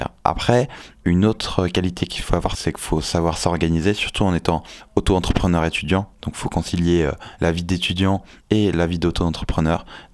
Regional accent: Brest, Brittany, France; Je viens de Brest, en Bretagne, donc vraiment à l'opposé de la Haute-Savoie.

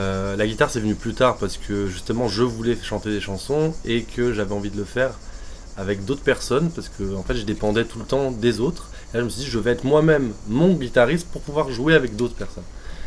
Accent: France; also born or lived in Quebec City, Canada; Je suis né à Québec, et puis après, mes parents ont décidé de rentrer en France, puisqu'ils étaient tous les deux français.

